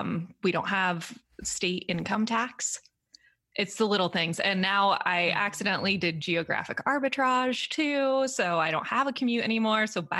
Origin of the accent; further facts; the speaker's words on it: San Diego, California, United States; I grew up in San Diego and I lived in San Diego when I was paying off my debt.